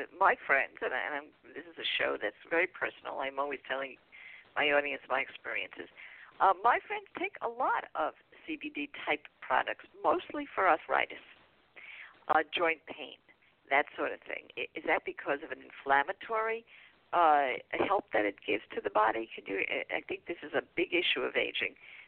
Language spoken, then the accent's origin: English; New York City, New York, United States; I grew up in Greenwich Village where really it was an adjunct to creativity and poetry